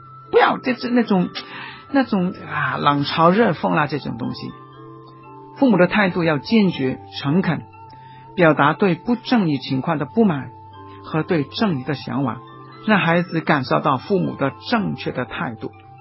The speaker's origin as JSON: {"language": "Chinese", "country": "Hong Kong", "said": "看看我们香港人怎么样看中国大陆。"}